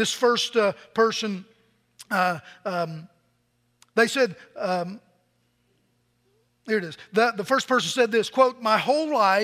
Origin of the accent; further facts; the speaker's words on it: Virginia, United States; somebody from Southwest Virginia, born and raised in Appalachia, Southwest Virginia, my grandfather always said that Virginia looked like a bird that died and fell over on its beak.